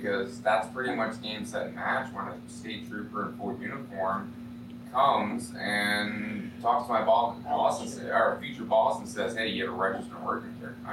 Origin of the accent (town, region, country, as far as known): Virginia, United States